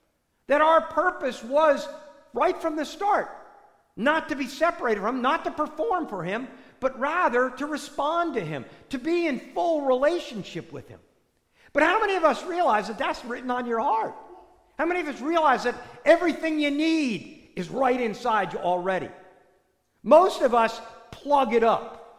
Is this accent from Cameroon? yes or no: no; United States; I was raised right outside of New York City, so I had channels 2, 4, 5, 7, 9, 11, and 13.